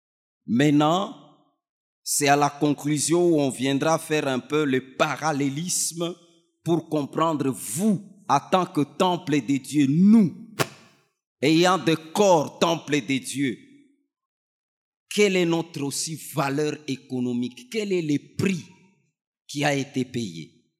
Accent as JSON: {"language": "French", "town": "Bunia", "region": "Ituri", "country": "DR Congo", "said": "Comme je suis de Bounia, j'ai laissé 1 kilo d'or à Bounia"}